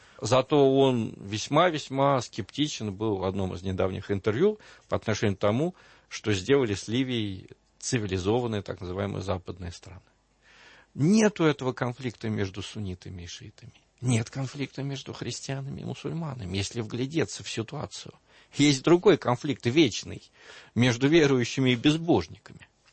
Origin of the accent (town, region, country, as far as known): Russia